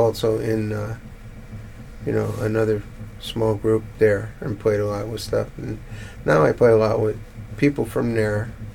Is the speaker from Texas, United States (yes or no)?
no; Bronx, New York, United States; born there; also born or lived in New Jersey; I was born in the Bronx. I moved to New Jersey.